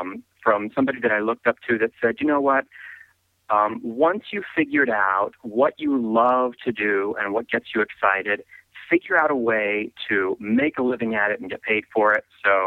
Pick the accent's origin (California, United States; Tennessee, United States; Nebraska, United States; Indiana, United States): Nebraska, United States; Omaha; now in Chicago, United States; Originally, right outside of Omaha, Nebraska.